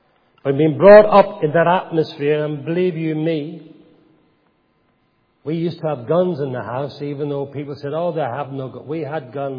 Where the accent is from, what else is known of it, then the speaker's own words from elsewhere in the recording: Dungannon, Northern Ireland, United Kingdom; also born or lived in Belfast; I was brought up in Dungannon, the place called Old Engine. I went to Eton Dock School. My father moved the family to Belfast.